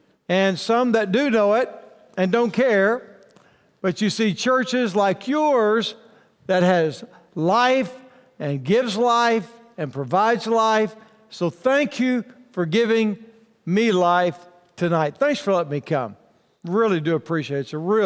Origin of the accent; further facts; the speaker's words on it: Texas, United States; now in Arkansas, United States; I'm from Northwest Arkansas now. I'm a Texas boy. And the Lord moved me to Arkansas.